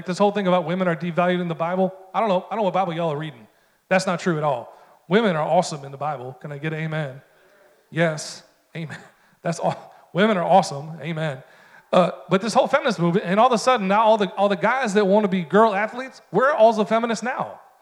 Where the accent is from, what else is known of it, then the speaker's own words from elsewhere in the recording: New York, United States; By the way, if you're here with us new and you hear my accent, I'm from upstate New York.